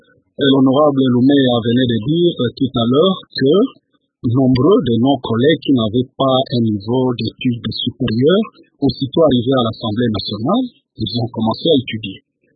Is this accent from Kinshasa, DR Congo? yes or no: no; Bagata, Kwilu, DR Congo; c'est ce qui se passe d'ailleurs chez moi à Bagata